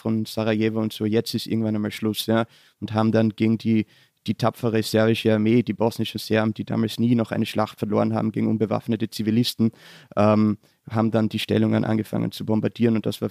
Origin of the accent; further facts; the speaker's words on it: Styria, Austria; Österreicher und ich spreche jetzt im Hochdeutsch, zumindest was ich glaube Hochdeutsch ist, aber ich komme aus der Südsteiermark und wir haben dort einen sehr, sehr starken Dialekt.